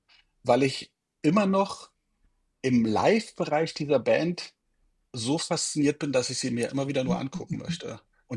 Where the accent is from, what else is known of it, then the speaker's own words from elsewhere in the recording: Salzwedel, Saxony-Anhalt, Germany; bis hin zu örtlichen Produktionsleitungen in meiner alten Heimatstadt Salzwedel